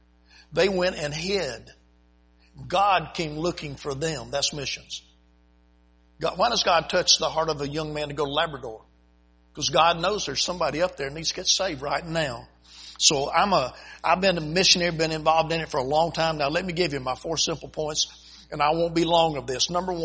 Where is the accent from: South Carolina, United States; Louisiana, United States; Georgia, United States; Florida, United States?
South Carolina, United States; I was from South Carolina. But 1 week out of high school, I was at Parris Island.